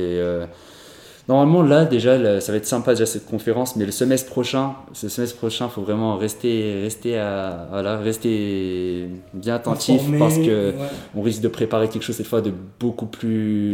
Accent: Paris, Île-de-France, France; born there; Je suis né en France, je suis né à Paris, donc t'es français, religion, si on te demande, t'es rien, ne dis rien. Ouais. Parce qu'en plus d'être kurde, je suis aussi à Lévis.

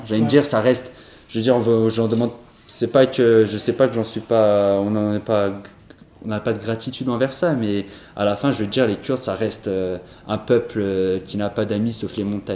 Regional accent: Paris, Île-de-France, France; born there; Je suis né en France, je suis né à Paris, donc t'es français, religion, si on te demande, t'es rien, ne dis rien. Ouais. Parce qu'en plus d'être kurde, je suis aussi à Lévis.

